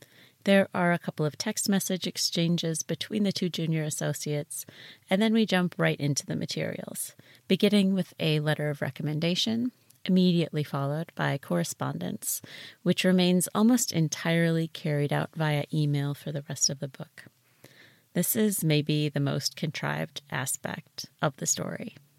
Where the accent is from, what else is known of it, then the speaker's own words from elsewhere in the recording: United States; I am American, rather obviously, I'm sure, and bring an American lens to this book